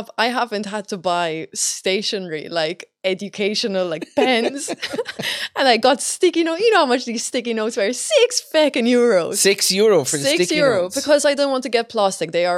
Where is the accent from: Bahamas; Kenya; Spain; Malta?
Malta; I'm from Malta.